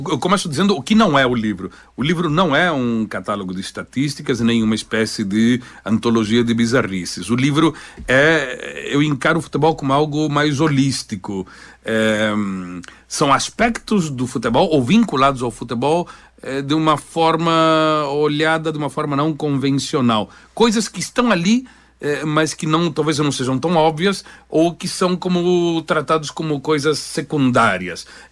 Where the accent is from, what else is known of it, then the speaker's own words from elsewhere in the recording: Londrina, Paraná, Brazil; Para mim é um prazer enorme estar aqui, porque eu me criei em Londrina